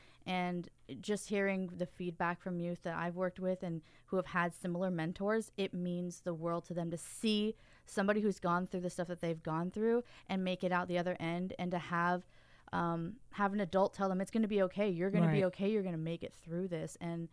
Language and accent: English; Hillsboro, United States; I grew up in Hillsboro. I'm an adoptee.